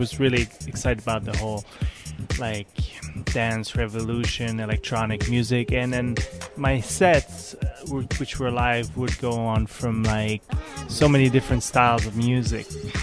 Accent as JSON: {"language": "English", "town": "Montreal", "region": "Quebec", "country": "Canada", "lives_now": "San Francisco, United States", "said": "I'm from Montreal, but I currently live in San Francisco."}